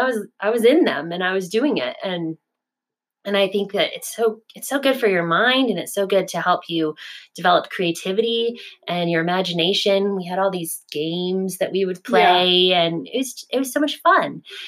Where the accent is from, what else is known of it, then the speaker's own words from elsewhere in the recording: Florida, United States; And I grew up in Southern Florida where you could play outside all year round.